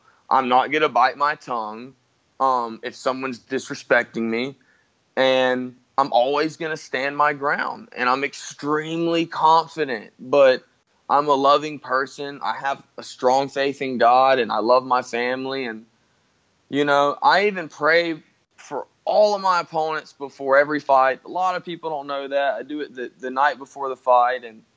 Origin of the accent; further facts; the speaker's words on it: Brunswick, Georgia, United States; it's opening up a gym where it all started for me. That's in my hometown of Brunswick, Georgia, South Georgia.